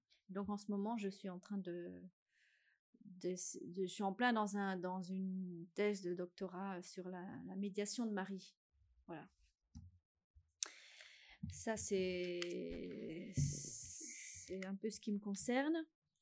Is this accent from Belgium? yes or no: yes; Belgium; moi je suis belge, hein, donc j'étais en Belgique